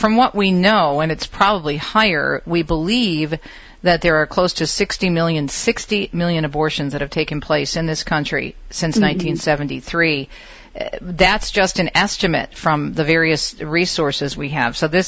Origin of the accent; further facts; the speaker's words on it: Michigan, United States; in my home state of Michigan